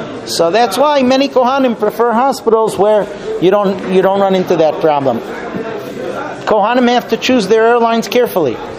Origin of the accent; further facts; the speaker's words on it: Muncie, Indiana, United States; When I was growing up in Muncie, it was well known that driving down the street next to the cemetery